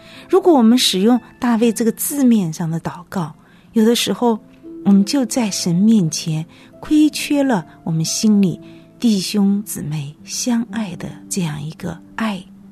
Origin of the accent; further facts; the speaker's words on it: South China, China; 可能是因为我作为南方人又是姊妹的缘故